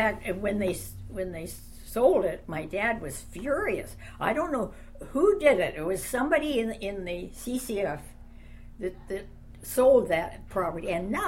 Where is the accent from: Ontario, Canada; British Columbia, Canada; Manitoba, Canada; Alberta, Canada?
British Columbia, Canada; Burnaby; born there; I was born in Burnaby